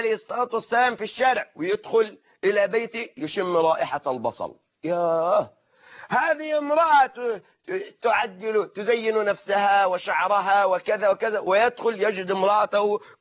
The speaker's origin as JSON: {"language": "Arabic", "country": "Egypt", "said": "كما يقولون عندنا في مصر"}